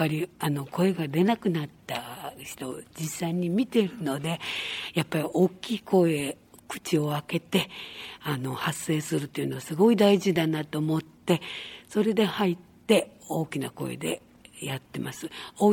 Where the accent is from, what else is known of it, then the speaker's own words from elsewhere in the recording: Kyushu, Japan; born there; でやっぱりちょっとこう鉛があるみたいなんで、九州生まれなんで。はい、ちょっとだからやっぱアクセントがちょっと違うのかなって時々思うんですね。